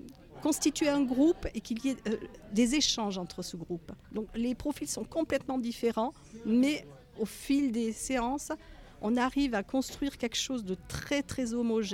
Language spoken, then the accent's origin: French; Spain; je suis déjà binationale, de par mon nom et mon prénom. Donc je suis espagnole, franco-espagnole, et je parle donc le français, l'espagnol, un peu d'italien et bien évidemment l'anglais.